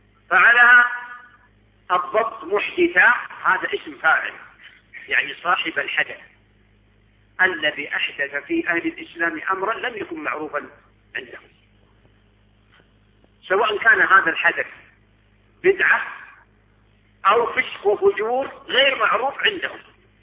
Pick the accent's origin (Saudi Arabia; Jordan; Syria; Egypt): Saudi Arabia; نحن عندنا في السعودية